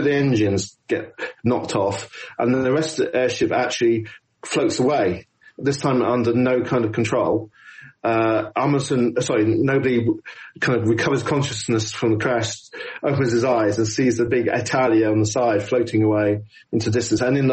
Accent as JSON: {"language": "English", "country": "United Kingdom", "said": "as a British person, you can't help see some of these things in that event."}